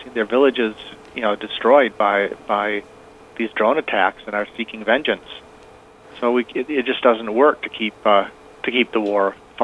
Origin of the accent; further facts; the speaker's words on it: Iowa, United States; in my home state in Iowa